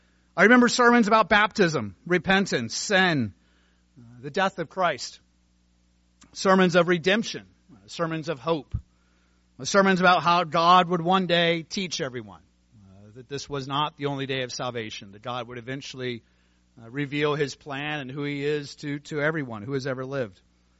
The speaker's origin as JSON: {"language": "English", "town": "Cincinnati", "region": "Ohio", "country": "United States", "tie": "born or raised there", "said": "I grew up in Cincinnati, Ohio, and we had a lot of ministers."}